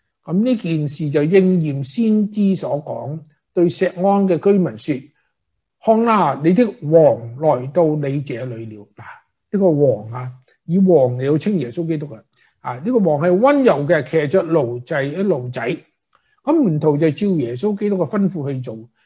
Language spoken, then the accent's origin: Cantonese; China; 我们中国人